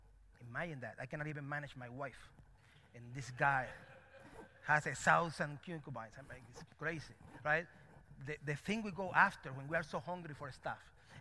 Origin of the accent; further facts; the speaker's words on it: Cuba; I'm from Cuba, so when it's cold, it feels like Alaska.